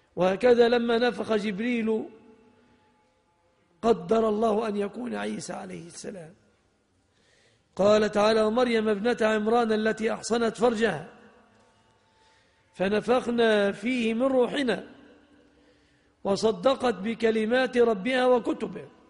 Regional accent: Egypt; وعن بلادنا مصر أيضا نسأل الله أن يزيح عنها الهم

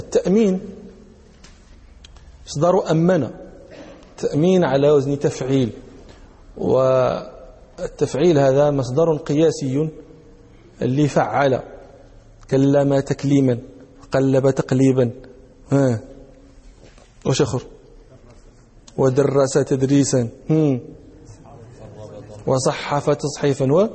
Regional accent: Morocco; أهل البدو عندنا في المغرب، في بعض نواحي المغرب

